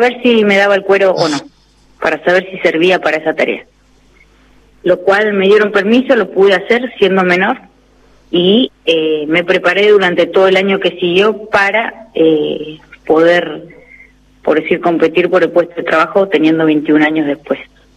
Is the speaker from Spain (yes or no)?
no; Bariloche, Río Negro, Argentina; Yo soy de Bariloche. Bariloche, sí.